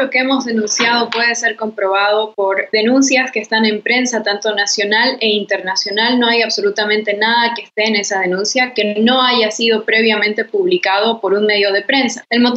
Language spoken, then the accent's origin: Spanish; Bolivia; Pero como bolivianos tenemos que saber que en este momento lo que importa es que tengamos elecciones transparentes y justas